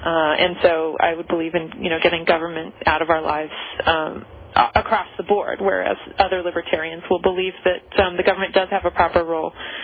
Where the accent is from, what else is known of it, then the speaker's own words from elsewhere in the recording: San Diego, California, United States; now in Massachusetts, United States; I live in Massachusetts right now. I'm originally from California, though.